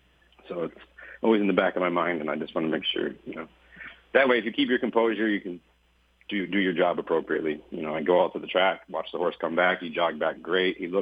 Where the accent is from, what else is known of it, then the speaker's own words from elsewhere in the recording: New York, United States; I'm from Finger Lakes